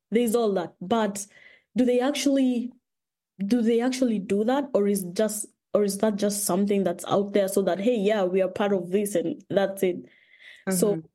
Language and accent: English; Nairobi, Kenya; I grew up in Nairobi. I grew up in the city, but we used to visit rural, like my grandmother's place in rural central Kenya.